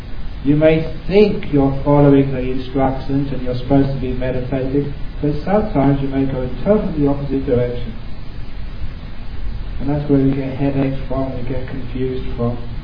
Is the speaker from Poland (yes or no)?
no; England, United Kingdom; I'm an Englishman.